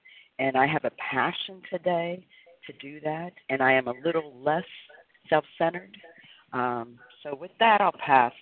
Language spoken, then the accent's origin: English; Pennsylvania, United States; In 2 weeks' time, I was in a treatment center in Florida. I'm from Pennsylvania.